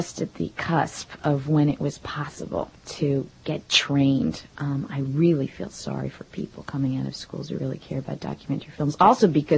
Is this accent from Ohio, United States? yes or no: no; New York, United States; I grew up outside of New York in Westchester County.